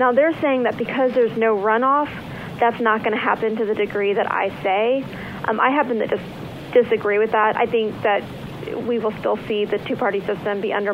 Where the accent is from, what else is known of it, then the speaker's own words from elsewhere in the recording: Texas, United States; so I'm from Texas.